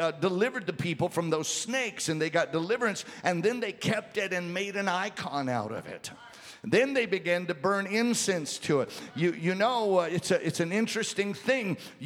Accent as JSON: {"language": "English", "town": "Baton Rouge", "region": "Louisiana", "country": "United States", "tie": "born or raised there", "said": "Oh, Elder B.A. Spell in Baton Rouge, my hometown. I didn't know anything about Pentecost. I didn't know what he was doing there. I grew up under the shadow of that my whole life."}